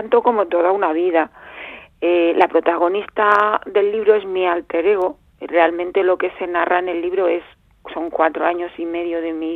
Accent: Madrid, Community of Madrid, Spain; also born or lived in Getxo; Nací en Guecho, pero porque mi padre estaba trabajando allí. Uh-huh. Y luego ya, pues con poquitos meses, volvimos a la casa de Madrid y es donde me he criado.

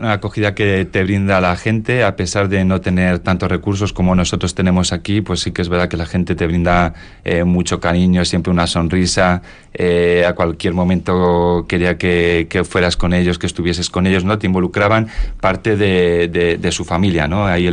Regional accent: Madrid, Community of Madrid, Spain; born there; now in Vitoria, Spain; yo para empezar nací en Madrid, luego me fui a vivir a Elgin, Albacete, y he estado aquí en Vitoria.

